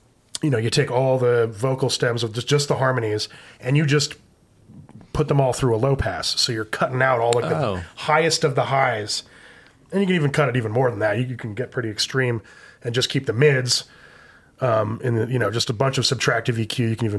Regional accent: New Jersey, United States; Product of growing up in New Jersey

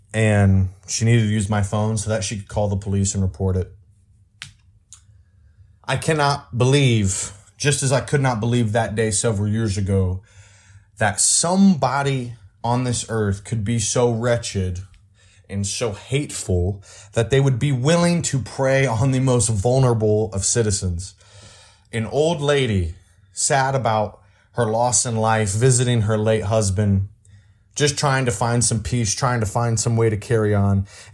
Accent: Indianapolis, Indiana, United States; I can picture in my head a cemetery not far from the place where I grew up on East Washington Street.

